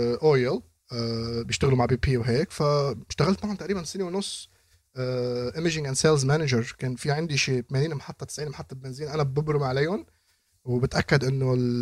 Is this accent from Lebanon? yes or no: yes; Lebanon; انا لبناني وبفتخر انه لبناني وبحب بلدي لبنان